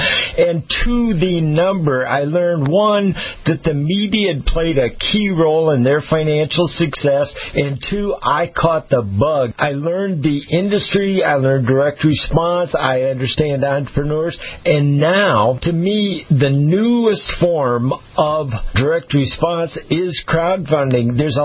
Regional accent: Michigan, United States; I grew up in Michigan, working at a little radio station from the time I was 16 years old.

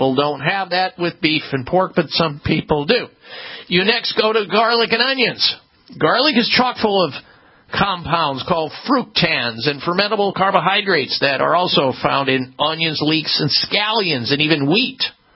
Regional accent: Midwest, United States; Now, you may not know this, but beef and pork, frequently steaks and pork chops, which I used to eat growing up in the Midwest, could be behind offensive gas or flatulence.

